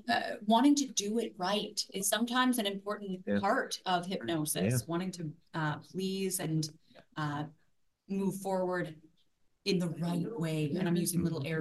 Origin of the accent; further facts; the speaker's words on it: Canada; I'm Canadian, so I have to throw a little French